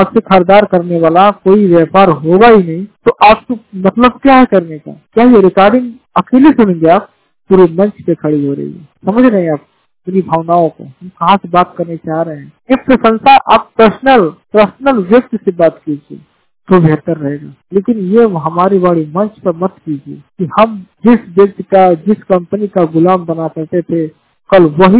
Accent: Gorakhpur, Uttar Pradesh, India; उत्तर प्रदेश गोरखपुर के रहने वाला हूँ।

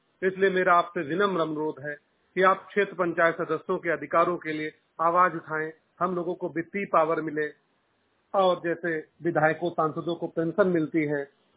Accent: Raebareli, Uttar Pradesh, India; मैं जनपद रायबरेली का निवासी हूँ, लालगंज ब्लॉक, मेरी ग्राम सभा मिर्जापुर उर्फ तौधकपुर है

